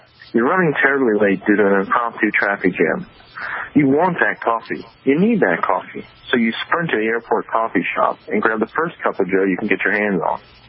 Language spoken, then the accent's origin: English; Tampa, Florida, United States; So I grew up in Tampa, Florida. I went to Fordham University and got a degree in economics.